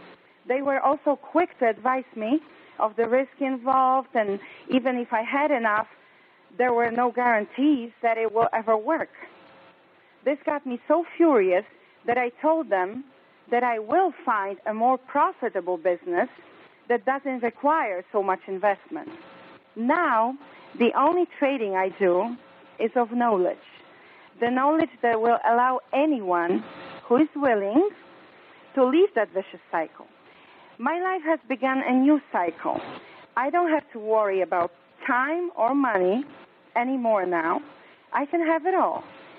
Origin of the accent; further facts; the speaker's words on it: Poland; moved away; When I came to this country from Poland years ago, I didn't have much.